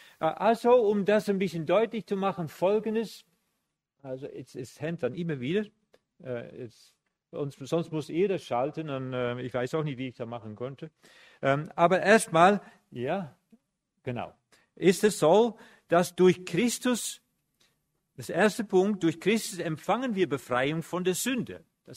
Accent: Netherlands; now in Herborn, Germany; Ich bin Holländer, ich wohne aber in Herborn

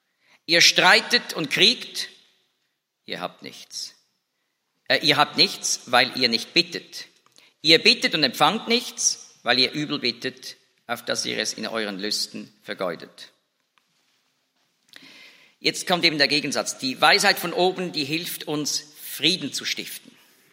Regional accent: Zurich, Switzerland; als Teenager auf dem Zürcher Bahnhof

